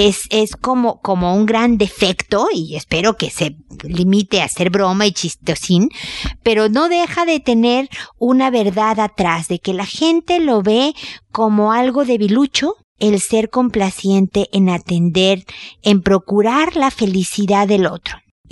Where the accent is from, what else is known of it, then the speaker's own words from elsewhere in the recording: Mexico; Pero yo soy mexicana, ustedes lo saben